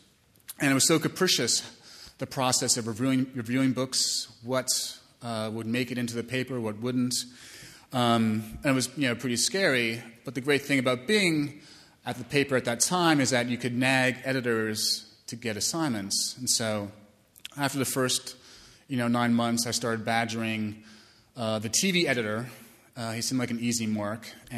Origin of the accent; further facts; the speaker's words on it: Manhattan, New York, United States; I was born and raised in Manhattan. I was a bit of a shut-in.